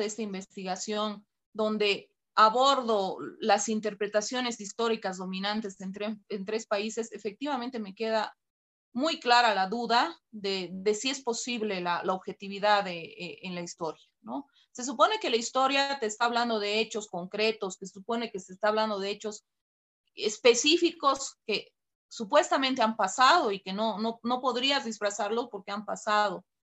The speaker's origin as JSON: {"language": "Spanish", "country": "Bolivia", "said": "yo como boliviana tendría que reforzar el nacionalismo boliviano"}